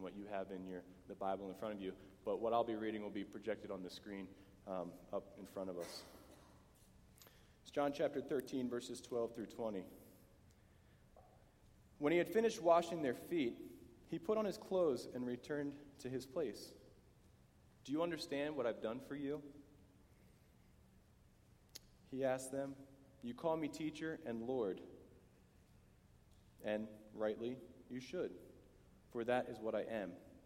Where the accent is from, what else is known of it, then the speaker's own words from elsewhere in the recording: Pennsylvania, United States; but I am from Pennsylvania. I'm one of five kids.